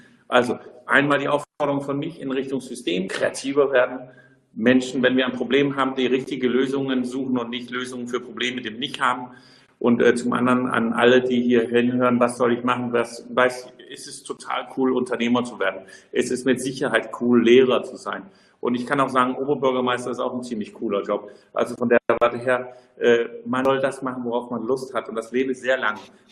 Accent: Denmark; German is a second language; Als Däne fragt man ja oft über Sprache.

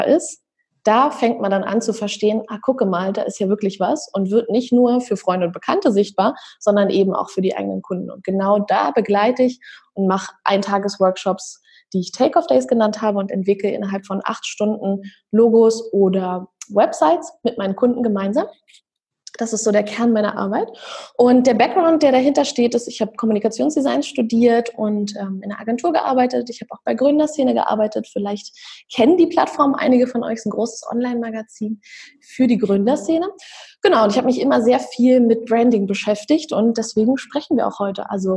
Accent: Berlin, Germany; ich bin aus Berlin.

